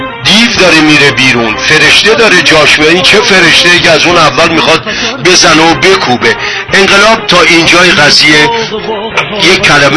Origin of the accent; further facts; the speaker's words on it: Iran; فقط مربوط به ما ایرانیام نیست